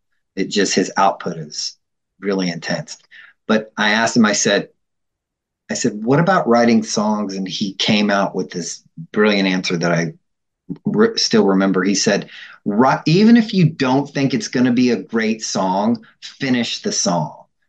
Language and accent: English; Nashville, Tennessee, United States; moved away as an adult; Maybe it's part of being I'm from Nashville originally. It's part of being a Southern boy.